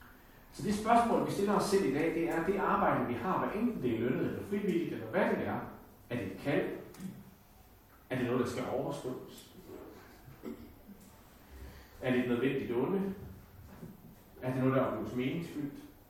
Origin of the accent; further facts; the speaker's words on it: Billund, Region of Southern Denmark, Denmark; Og jeg kom fra så almindeligt, kedeligt, jysk, middelklasse hjem. Jeg voksede op og følte, jeg voksede op i Billund, ligesom Billundsposten kalder Danmarks Las Vegas. Og der kommer jeg fra.